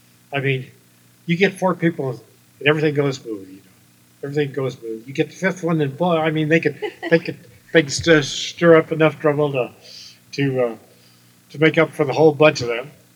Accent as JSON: {"language": "English", "town": "Hereford", "region": "Arizona", "country": "United States", "tie": "born or raised there", "also_born_or_lived": "Bisbee", "said": "I grew up at the at this little small place that they had to the other side of Hereford that they first got."}